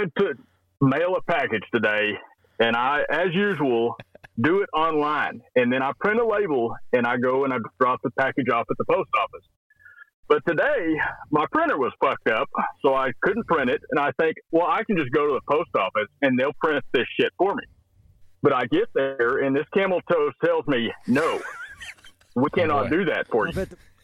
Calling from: Clarendon, Texas, United States; We're in Clarendon, Texas.

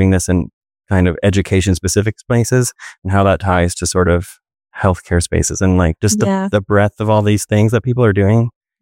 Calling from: Bethlehem, Pennsylvania, United States; I'm coming from the Lehigh Valley, which is

